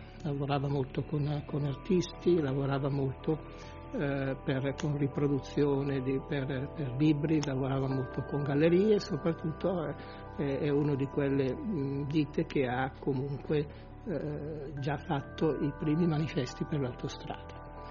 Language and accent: Italian; Milan, Lombardy, Italy; io sono cresciuto bimbo a Milano, tra Milano e Lecco